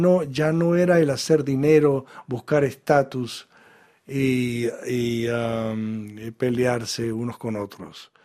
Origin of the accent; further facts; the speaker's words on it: Venezuela; also born or lived in Israel; Soy israelí, soy venezolano, soy un muchacho, etcétera. Estoy en Venezuela.